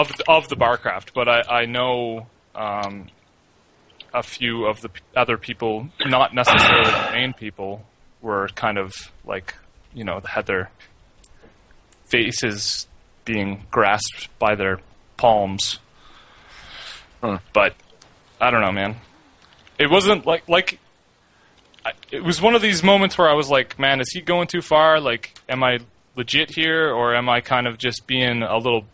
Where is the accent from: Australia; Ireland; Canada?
Canada; a Dutch name, but I'm Canadian.